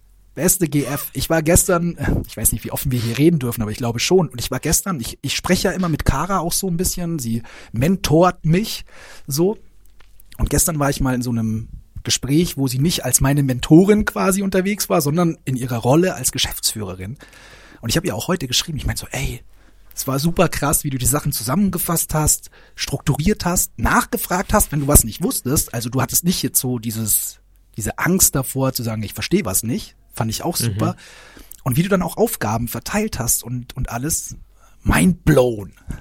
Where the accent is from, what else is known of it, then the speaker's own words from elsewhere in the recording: Bavaria, Germany; born there; accent: rolled R; Ich komme ja ursprünglich, also ich bin geboren in Unterfranken und da hat man so ein rollendes R. Und das ist ja, ich mochte das nie, aber das hatte ich. Ich hatte wenig Dialekt, aber so ein rollendes R.